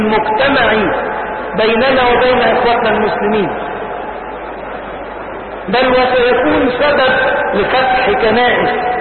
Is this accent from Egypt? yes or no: yes; Asyut, Asyut Governorate, Egypt; حتى عندنا في أسيوط السهرة اللي عملناها في أسيوط يوم الاثنين